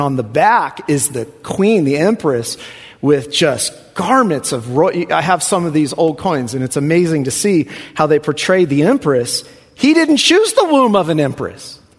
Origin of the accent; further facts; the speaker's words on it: Lemoore, California, United States; as a pastor, I was raised in Lemoore, right?